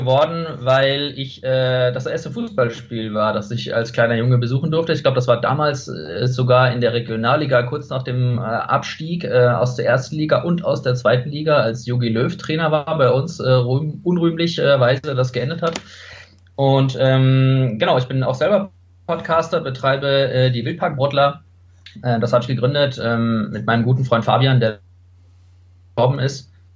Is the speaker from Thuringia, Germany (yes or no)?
no; Karlsruhe, Baden-Württemberg, Germany; now in Munich, Germany; Also ich bin in Karlsruhe geboren und aufgewachsen